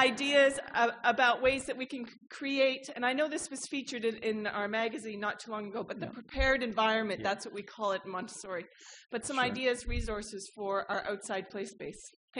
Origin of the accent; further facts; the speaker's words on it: Ottawa, Ontario, Canada; I'm visiting from Ottawa, Canada.